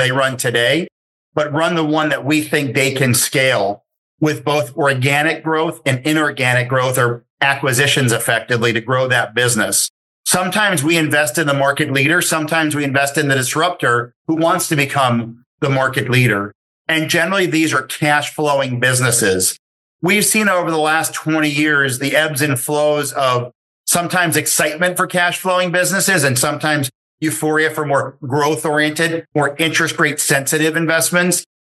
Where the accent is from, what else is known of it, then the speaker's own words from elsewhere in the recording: New York City, New York, United States; I was raised in New York City, but a vast majority of our investing is not in New York City.